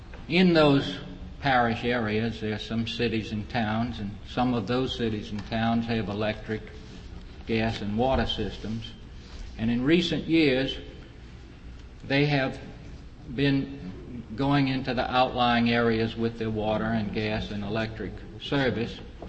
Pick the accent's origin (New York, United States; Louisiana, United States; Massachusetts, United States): Louisiana, United States; New Orleans; from New Orleans, Louisiana